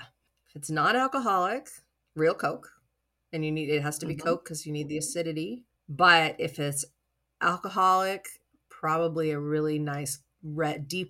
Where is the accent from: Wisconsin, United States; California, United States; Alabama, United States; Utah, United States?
California, United States; also born or lived in Hawaii / North Texas; He's from Iowa, I was from California. We ended up settling on Let's Move to Texas. So we lived in North Texas for 11 years.